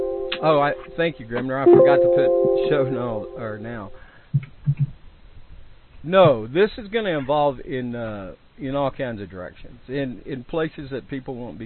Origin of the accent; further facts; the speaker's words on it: the South, United States; accent: Southern; Well, mine's